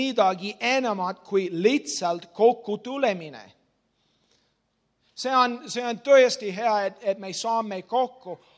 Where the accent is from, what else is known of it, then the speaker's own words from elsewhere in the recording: Canada; Estonian is a second language; Et minu kodumaa on Kanadas, see on teisel pool maailmas.